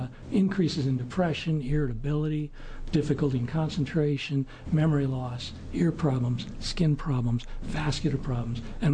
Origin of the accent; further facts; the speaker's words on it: Oregon, United States; I practice in Eugene, Oregon. And I grew up in Oregon, went to school in California and Washington State